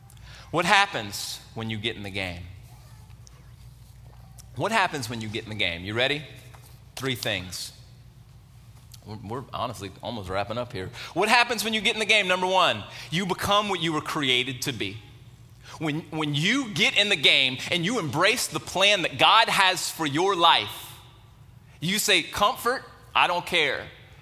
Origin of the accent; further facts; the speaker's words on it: Jennings, United States; And I grew up in Jennings, and it's a small town.